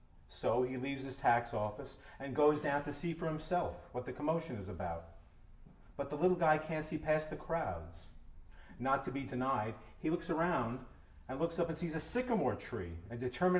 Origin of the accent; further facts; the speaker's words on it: Staten Island, New York, United States; When I was growing up in Staten Island, we had several sycamore trees on our street, and we had a very, very huge one in our backyard.